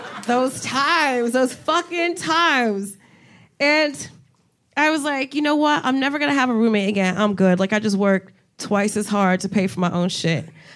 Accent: New Jersey, United States; So I went to college in Miami. I'm originally from Jersey. I went to college in Miami.

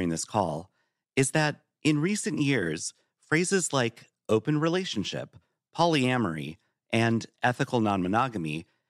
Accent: Minnesota, United States; This article checks all the boxes. My home state, the 1970s, my favorite decade, and most of all, the real-life mystery within those newsletters. The idea of a swing club holding monthly events out in the open in the conservative suburbs of Minneapolis

